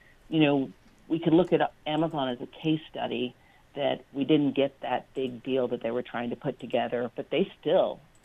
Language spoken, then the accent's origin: English; Nashville, Tennessee, United States; I'm from Nashville. I don't even recognize it.